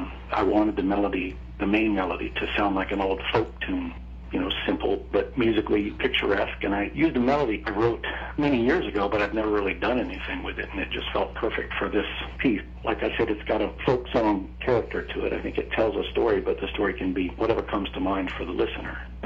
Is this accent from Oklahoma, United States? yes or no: no; Tallahassee, Florida, United States; moved away as an adult; I grew up in Tallahassee. I lived there until I was 27.